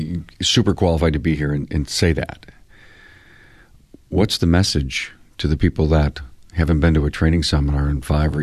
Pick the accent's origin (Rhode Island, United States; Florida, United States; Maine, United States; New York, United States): New York, United States; Buffalo; I'm a New Yorker, you know that.